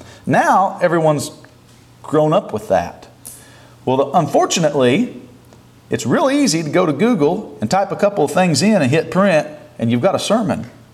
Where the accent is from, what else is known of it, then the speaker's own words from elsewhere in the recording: Missouri, United States; I'm from Southwest Missouri